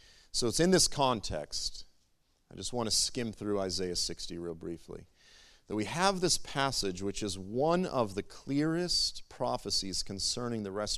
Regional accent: United States; where are you from? And, you know, then I'm like, well, I'm from America, howdy.

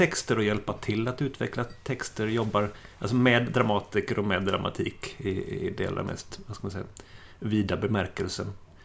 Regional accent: Gothenburg, Västra Götaland County, Sweden; now in Finland; den geografiska bakgrunden är att jag kommer från Göteborg, från Sverige. Men bor här sedan lite drygt 10 år tillbaka.

